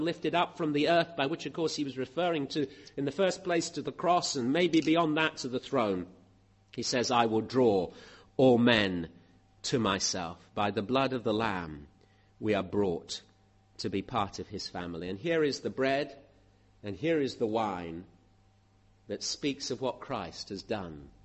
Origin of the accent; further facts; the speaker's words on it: Bath, South West England, United Kingdom; I'm from Bath. You're probably from all sorts of other places.